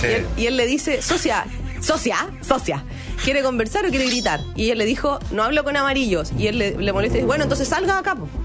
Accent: Antofagasta, Chile; a mí se me sale lo nortina. ¿Cachai? Yo soy de Antofagasta. Se me sale lo nortina

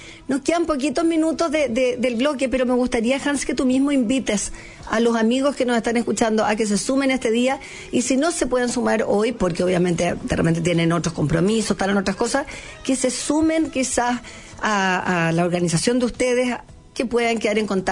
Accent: Chile; ¿Que nos falta todavía como chilenos, como sociedad?

